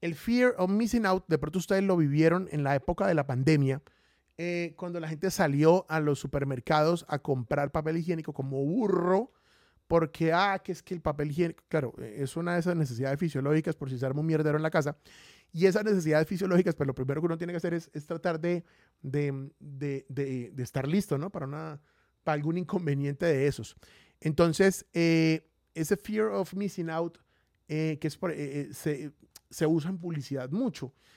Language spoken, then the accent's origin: Spanish; Bucaramanga, Santander, Colombia; now in Medellín, Colombia; la ciudad de Bucaramanga, de donde yo soy oriundo, como les digo, yo estoy de Medellín, pero yo soy de Bucaramanga, soy santandereano, hincha ferviente del Atlético de Bucaramanga